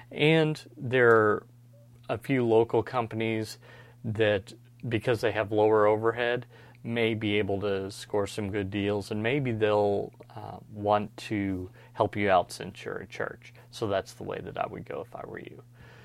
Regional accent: Louisville, Kentucky, United States; now in Lexington, United States; Now, I grew up in the east end of Louisville, and my sister actually is still the children's pastor at the church I grew up in, Westport Road Baptist C

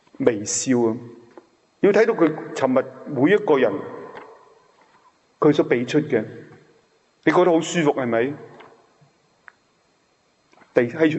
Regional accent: Hong Kong; 我哋香港人零舍鬼紧张嘅

